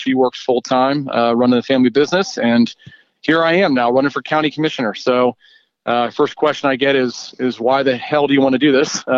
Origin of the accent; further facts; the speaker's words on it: Mariemont, Ohio, United States; my brother and sister and I were all born on the west side and lived a few years there. But I was raised in Marymount, went to the Marymount Public Schools.